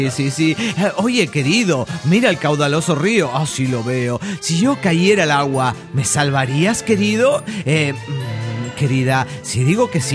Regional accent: Bolivia; de Bolivia.

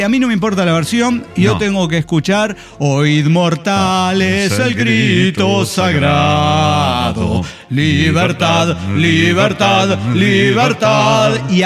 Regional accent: Argentina; Sí, soy muy argentino.

